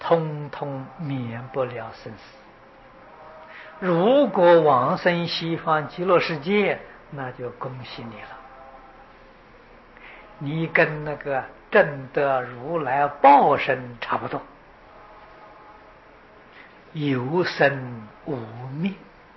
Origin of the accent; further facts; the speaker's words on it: China; 我们中国人讲五福，五福里面最重要的就是